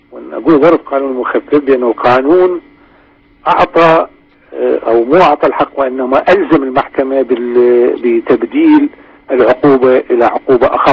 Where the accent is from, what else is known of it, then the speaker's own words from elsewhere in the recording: Iraq; أن نرجع إلى أسسها وأسبابها في المجتمع العراقي باعتبارنا عراقيين